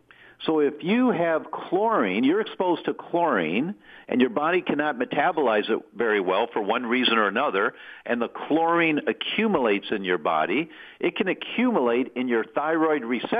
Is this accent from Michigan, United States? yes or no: yes; Detroit, Michigan, United States; I grew up in Detroit across the river from the Rouge plant, Ford's largest assembly line.